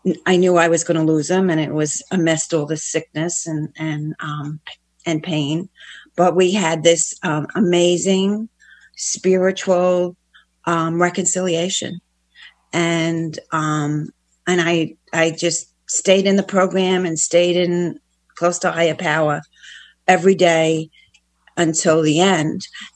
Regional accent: Florida, United States; from Northeast Florida.

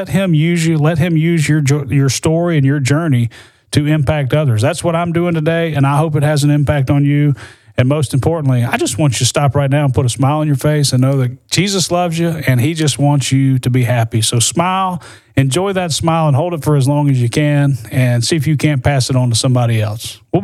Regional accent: Birmingham, Alabama, United States; relocated me back to my hometown of Birmingham and the Birmingham area.

